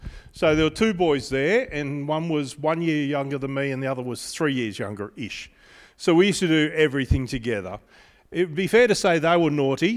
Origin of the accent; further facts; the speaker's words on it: Brisbane, Queensland, Australia; As some people know, I grew up in Brisbane, in suburbia in Stafford.